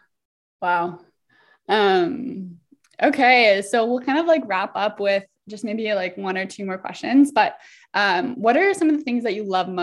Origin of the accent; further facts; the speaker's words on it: Ontario, Canada; Like, I'm from Ontario and the blue jay will confuse me so many times